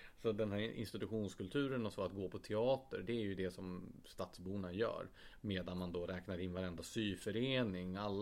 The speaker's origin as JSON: {"language": "Swedish", "town": "Gävle", "region": "Gävleborg County", "country": "Sweden", "said": "det är jättevanligt Gävle där jag kommer ifrån att folk åker såna här kulturbussresor ner till Stockholm"}